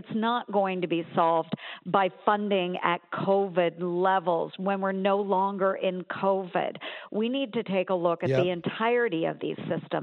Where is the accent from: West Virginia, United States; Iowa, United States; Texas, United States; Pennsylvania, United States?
Iowa, United States; Iowa, my home state, a very rural state